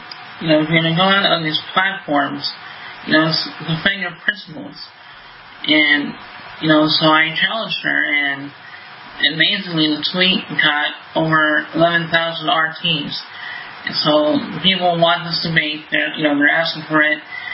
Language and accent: English; United States; now in Israel; So, you know, with me being American in Israel, you know, that's red flags automatically.